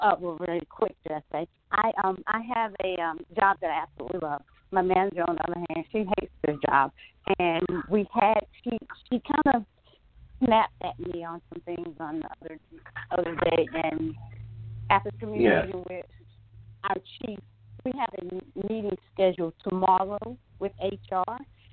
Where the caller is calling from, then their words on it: Atlanta, Georgia, United States; I'm calling from Atlanta, Georgia.